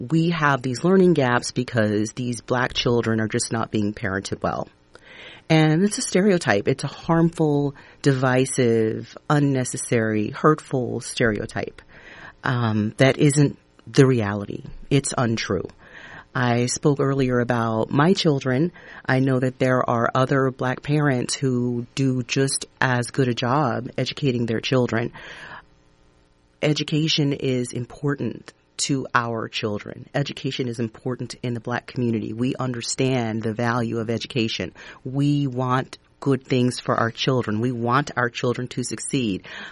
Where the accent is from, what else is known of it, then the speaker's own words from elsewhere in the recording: Texas, United States; As a Black person, as a Black woman who was raised in the South, I'm from Texas originally